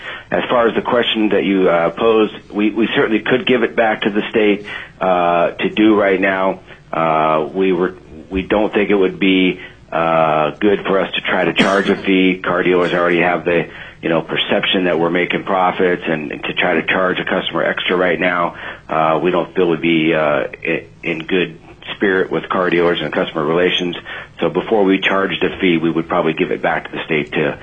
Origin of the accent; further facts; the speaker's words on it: Alaska, United States; I've been born and raised in Alaska.